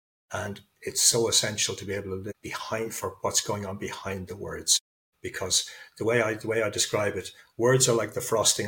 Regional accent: Ireland; moved away; I grew up in Ireland when it was a very monocultural society. So when I left Ireland, I went abroad

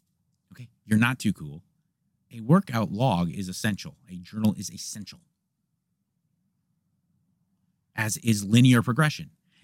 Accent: United States; And I know, I'm an American. I want what I want, and I want it quick.

